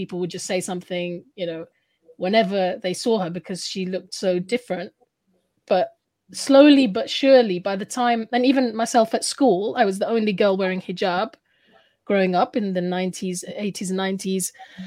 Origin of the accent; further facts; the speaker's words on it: London, United Kingdom; I was born here in London in 79. And I must say, growing up